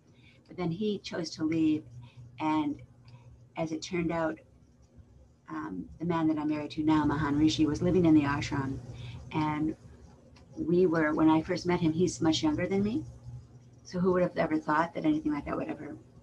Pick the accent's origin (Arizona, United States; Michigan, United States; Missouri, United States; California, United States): Michigan, United States; Royal Oak; born there; Well, I'm the oldest of six children. I was born in Royal Oak, Michigan. So I'm a Midwestern girl.